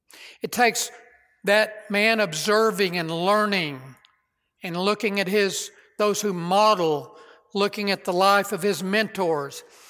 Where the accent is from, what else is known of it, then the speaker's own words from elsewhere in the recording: Clarendon, Texas, United States; a good friend of Lynn and I in my hometown of Clarendon, Texas, her hometown, was converted. We graduated from high school together.